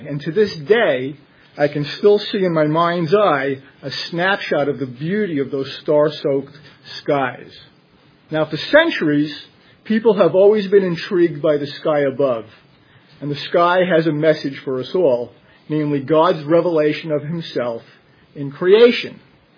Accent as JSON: {"language": "English", "town": "Brooklyn", "region": "New York", "country": "United States", "tie": "born or raised there", "said": "Well, growing up in Brooklyn, I enjoyed spending summer vacations on my grandparents' farm in upstate New York."}